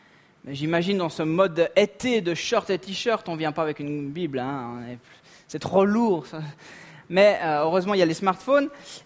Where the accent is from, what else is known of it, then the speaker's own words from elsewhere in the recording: Vaud, Switzerland; Non, je suis vaudois. J'aime le lac Léman.